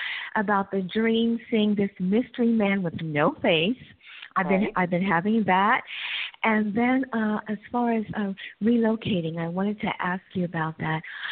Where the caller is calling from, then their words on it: California, United States; in California.